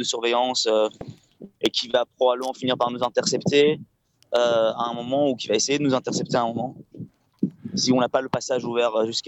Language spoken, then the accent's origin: French; Brussels, Brussels-Capital Region, Belgium; Je me suis rappelé que je viens de Bruxelles